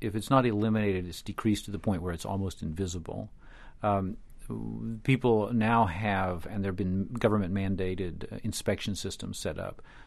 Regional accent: United Kingdom; now in United States; actually the American sister or extension of a group called Anti-Slavery International in Britain, and I came over from Britain to set it up.

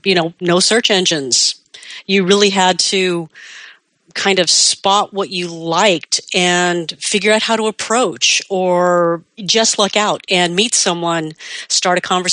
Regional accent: Los Angeles, California, United States; I'm from Los Angeles. There was a large enough visible presence.

